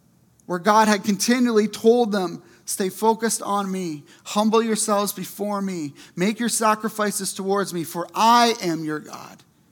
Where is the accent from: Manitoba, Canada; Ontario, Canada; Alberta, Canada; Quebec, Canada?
Ontario, Canada; Kingston; I grew up in Kingston, and I remember in gym class